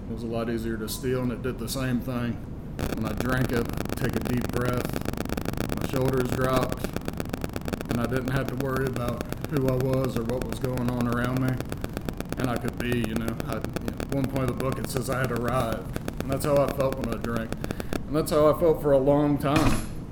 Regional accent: Virginia Beach, Virginia, United States; I grew up in Virginia Beach. My family's been here forever, here in North Carolina. I grew up in a little house.

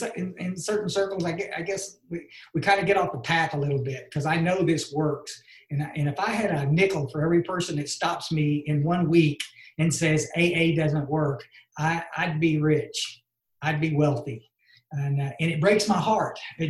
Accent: Ingram, Texas, United States; I am from Ingram, Texas, and I am delighted to be here.

